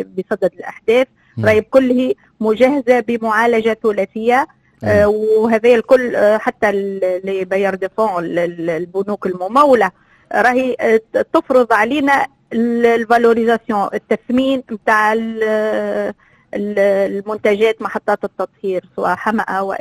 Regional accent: Tunisia; ومعناها هذه الأنواع اللي موجودة عندنا في تونس

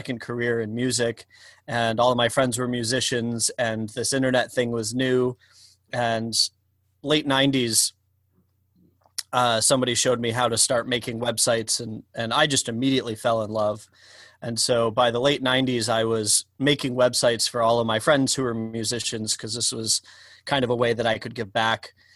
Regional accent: Northeast, United States; I grew up in the Northeast, and so this feels like home, even though it's a few hours away.

